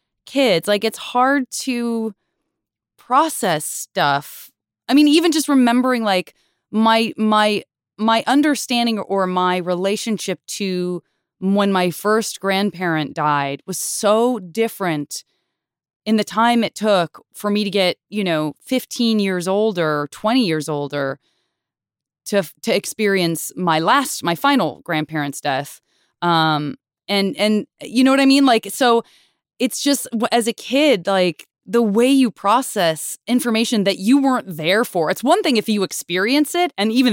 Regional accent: United States; it's a lot of complicated for as an American, which a hugely flawed nation

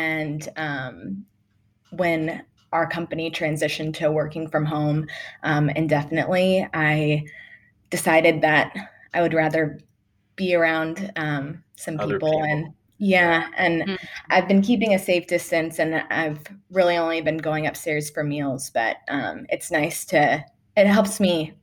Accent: Atlanta, Georgia, United States; So I was born in Atlanta, and I grew up here, went to high school here, and then actually went to Georgia Tech for college. So I lived in Midtown.

